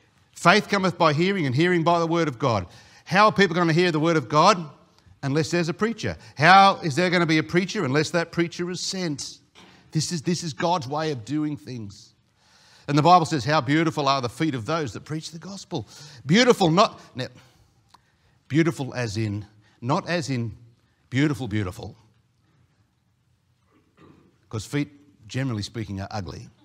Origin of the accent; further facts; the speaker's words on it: Penrith, New South Wales, Australia; born there; Now, I can say Westie because I was born in Penrith. I'm a Westie, okay